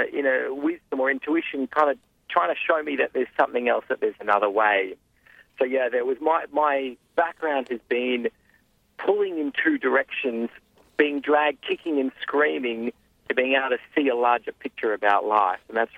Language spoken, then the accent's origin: English; Australia; Yeah, I grew up in Australia, and I was brought up in a Jewish family, in a semi-religious family. Went to a Jewish school